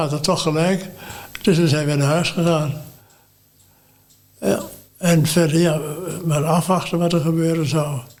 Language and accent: Dutch; Almelo, Overijssel, Netherlands; born there; geboren in Almelo, 29 oktober 1933.